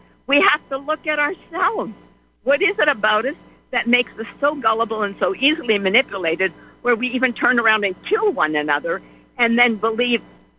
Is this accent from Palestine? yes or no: yes; Palestine; moved away; But a lot of them, I know because I'm from Palestine, when we fled before it got really bad.